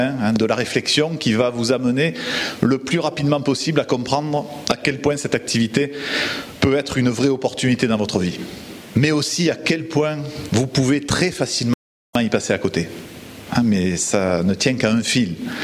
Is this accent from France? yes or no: yes; south of France, France; accent: southern French; avec mon accent, que je viens vraiment du sud de la France, une région que j'apprécie beaucoup.